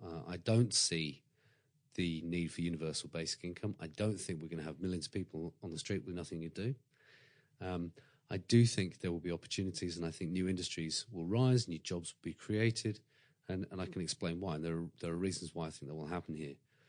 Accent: England, United Kingdom; moved away as an adult; now in Australia; One of the things that I like as a English expat now living and working here is that Australia has a natural worldview.

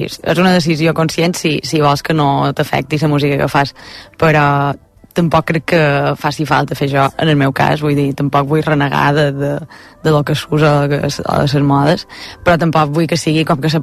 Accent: Lloret de Vistalegre, Balearic Islands, Spain; Vull dir, és un poble d'interior, no? Estem en el centre de Mallorca, de fet, i, bueno, un poble petit, guapo i xafarder.

